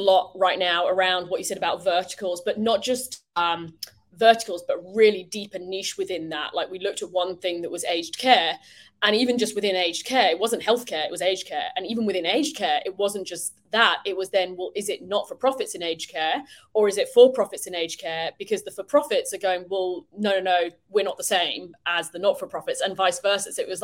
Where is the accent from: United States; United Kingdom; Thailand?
United Kingdom; I'm a Brit, so clearly, you know, all of us Brits move here for the beaches.